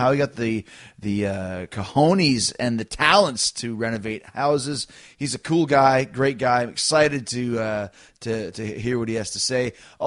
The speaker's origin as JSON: {"language": "English", "country": "Canada", "tie": "born or raised there", "said": "growing up in Canada"}